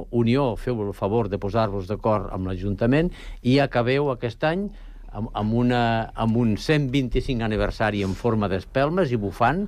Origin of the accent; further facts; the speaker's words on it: Ponts, Catalonia, Spain; guardo al meu poble Ponts, província de Lleida, per a donar-les a Sant Cugat.